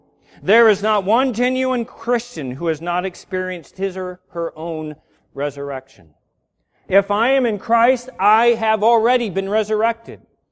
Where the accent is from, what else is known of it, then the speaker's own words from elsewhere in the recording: Seal Beach, California, United States; as a little kid, I remember I grew up in Seal Beach and Long Beach